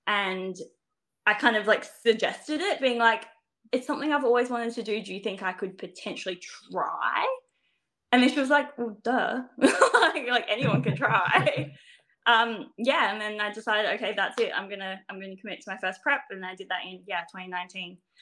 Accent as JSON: {"language": "English", "region": "South Australia", "country": "Australia", "said": "that's just, I guess, my screen name that everyone seems to know me as. But yes, I am a bodybuilder from South Australia. I'm 29."}